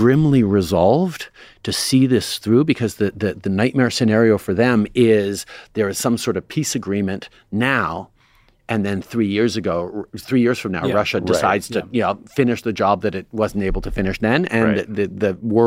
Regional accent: Canada; We're Canadian after all.

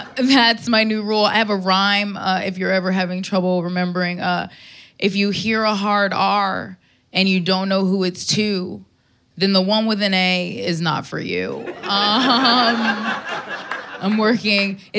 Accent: Florida, United States; And I'm from Florida, so we were doing this thing where you will put on the Weather Channel and open a bottle of wine and see how close a hurricane gets to your house.

